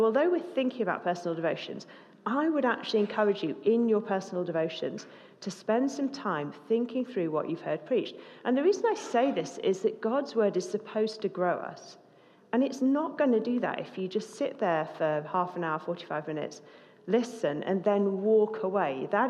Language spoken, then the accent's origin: English; United Kingdom; It's probably because I'm British and I find it hard to talk about anything but the weather.